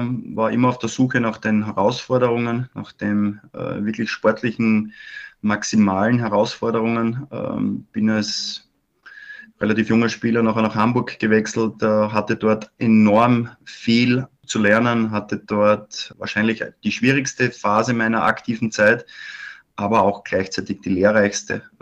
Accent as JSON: {"language": "German", "town": "Graz", "region": "Styria", "country": "Austria", "tie": "born or raised there", "said": "Also ich bin ja Grazer und war von klein auf natürlich bekennender Sturm Graz-Fan."}